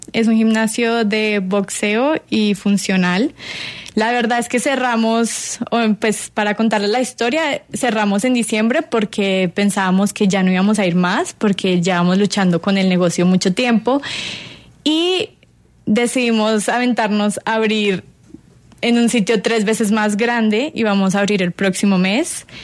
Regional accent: Antioquia, Colombia; Sí. Sí, soy paisa.

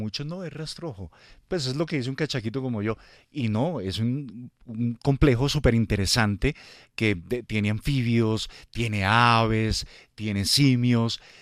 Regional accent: Bogotá, Colombia; Bienvenida aquí a mi tierra, a Bogotá, un frío con calorcito a ratos

